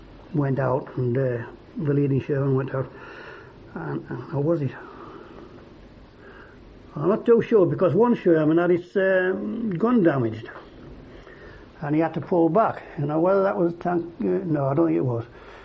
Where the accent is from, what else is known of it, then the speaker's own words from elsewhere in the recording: United Kingdom; being British, it was decided that they couldn't push them over the sides while the bodies were in.